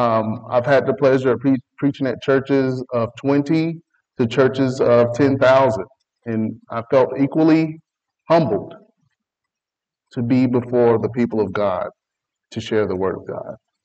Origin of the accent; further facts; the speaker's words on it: the South, United States; I'm from the South. I'm a country boy from the South.